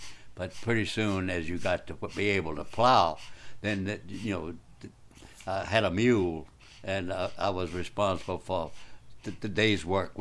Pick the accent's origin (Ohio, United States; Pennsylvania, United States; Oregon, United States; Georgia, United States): Georgia, United States; Pinehurst; In Dooley County, Pinehurst.